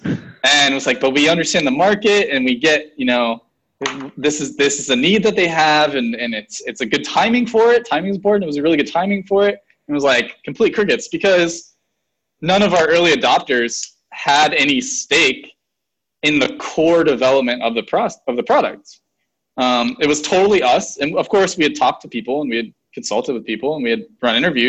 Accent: Lake Mary, Florida, United States; Yeah, so I was born in Lake Mary, went to school here, went to a college

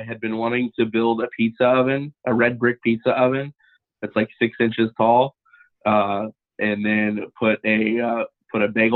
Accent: Orlando, Florida, United States; I still live in Orlando, born and raised in Orlando. I don't know anything else.

